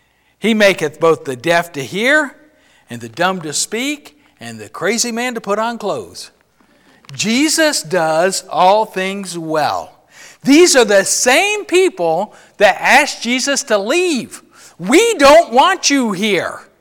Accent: Odessa, Texas, United States; This is in my hometown in Odessa, Texas.

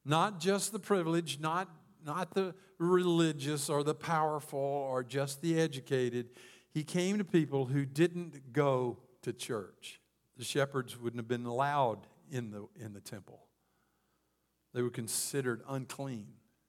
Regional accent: Mississippi, United States; I mean, I grew up in Mississippi in a little bitty podunk town.

